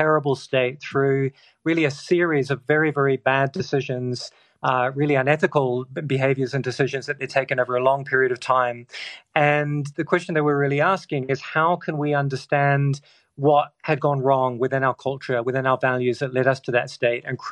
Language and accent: English; New Zealand; moved away as an adult; now in Oxford, United Kingdom; I grew up in New Zealand, came to study in Oxford, did my PhD on the ethics of war, and then ended up staying in Oxford really for 20 years